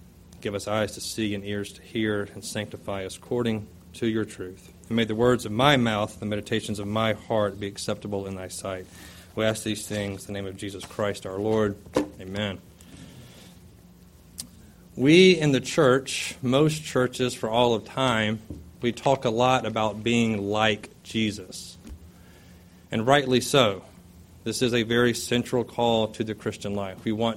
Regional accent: Fort Rucker, Alabama, United States; also born or lived in Orlando; I grew up in Fort Rucker, Alabama.

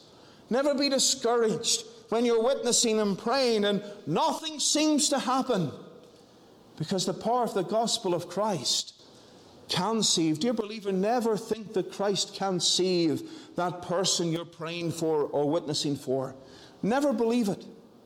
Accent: Northern Ireland, United Kingdom; I know of one situation within the church that I grew up in Northern Ireland, where there was a young man who preached to the youth fellowship.

